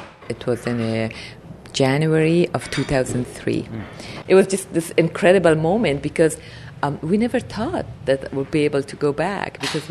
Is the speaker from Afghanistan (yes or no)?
yes; Kabul, Afghanistan; English is a second language; moved away; No, we were, you know, Afghans were all not very, very wealthy. We are like kind of a middle class, you know, had comfortable life.